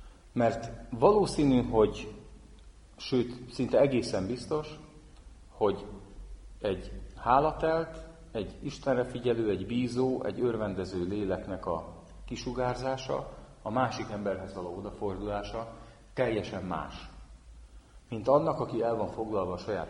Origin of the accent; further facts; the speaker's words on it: Budapest, Hungary; hát lévén ott a két metró megállóra a Fradi stadiontól nőttem föl gyerekkorban, tehát még József Attila lakótelepi gyerekként mi a bánat lehetett volna más az ember, mint Fradi drukker